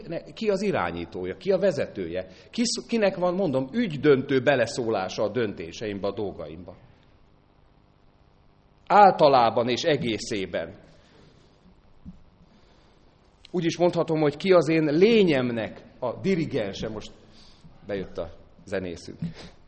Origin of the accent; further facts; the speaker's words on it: Tápiószele, Pest, Hungary; amikor gyerekkoromban Tápiószelén éltünk, akkor még volt elég sok lovaskocsi